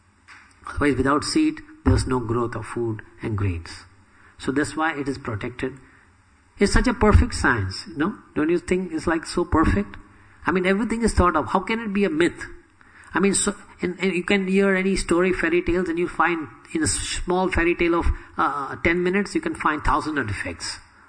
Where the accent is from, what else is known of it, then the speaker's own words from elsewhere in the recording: Spain; You know, like in Spain, I'm coming from Spain, so it's very common there.